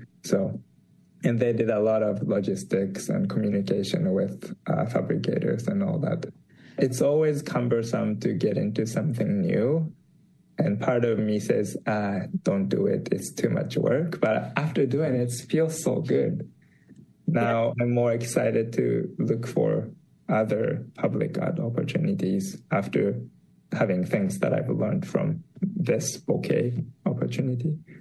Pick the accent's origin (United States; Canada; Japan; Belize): Japan; I'm from Japan, and I love promoting Japanese culture.